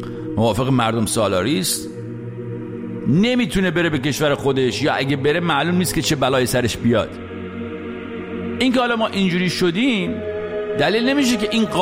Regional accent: Iran; moved away; خارج از ایران داریم زندگی میکنیم، هیچ حقی هم به عنوان یک ایرانی نداریم

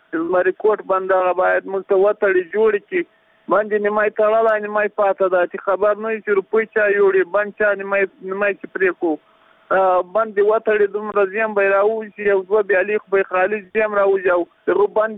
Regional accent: Paktika, Afghanistan; د پکتیکا یو سپټل کواره د مشکل د کلی وسیدون

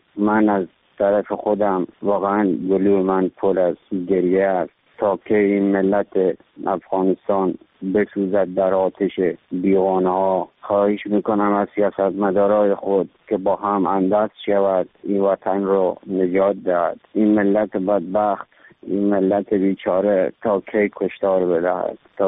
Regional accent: Iran; من 25 سال در ایران زندگی کردم، بزرگ شده ایرانم.

